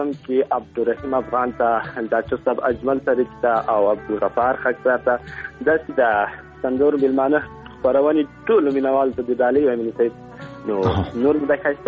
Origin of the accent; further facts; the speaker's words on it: Ghazni, Afghanistan; now in Helmand, Afghanistan; مونږ د هلمند نه یو مونږ د غزنی یو او د صفه هلمند راغلی یو